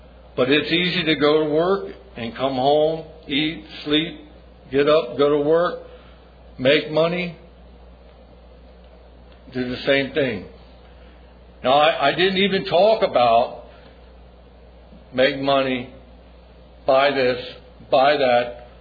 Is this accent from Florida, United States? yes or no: yes; Florida, United States; I was born and raised in Florida.